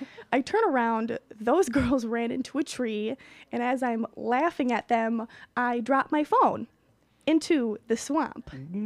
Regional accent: Wisconsin, United States; And it's really exciting to say that we were, not just from Wisconsin, but, like, where it's warm.

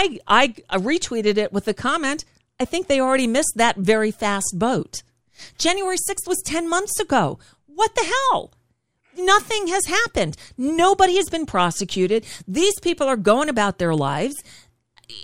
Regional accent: New York, United States; born there; moved away; also born or lived in Taos, New Mexico / Salem, New Hampshire; And New York. I was born in New York.

